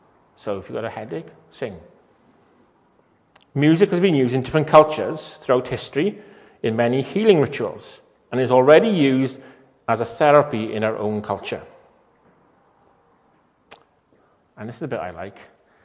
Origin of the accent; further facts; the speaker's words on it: Llanlas, Wales, United Kingdom; I come from Llanlas